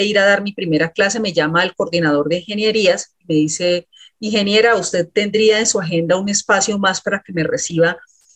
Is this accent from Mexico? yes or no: no; Arauca, Colombia; de donde yo soy de Arauca, pues solo llegó una universidad y dos carreras y no había más